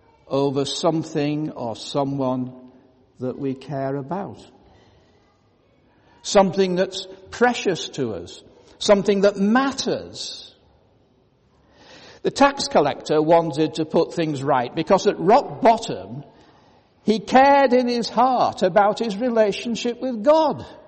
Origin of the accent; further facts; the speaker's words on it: Hartlepool, North East England, United Kingdom; I grew up in West Hartlepool, which no longer exists, by the way, having been amalgamated into Hartlepool. That's on the northeast coast of England.